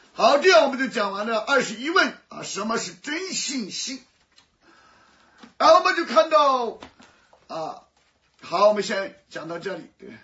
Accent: China; 或者是我们中国人给我们讲解一本和合本圣经就够了啊。

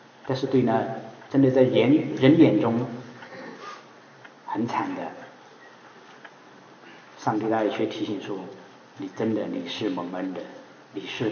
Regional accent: China; 我们中国人哈，一直说叫我们有一个词

